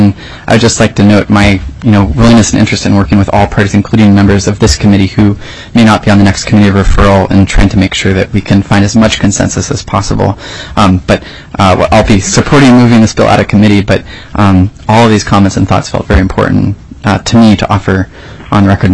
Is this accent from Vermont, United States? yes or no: no; Alaska, United States; more than anything, I'm an Alaskan and I'm an American.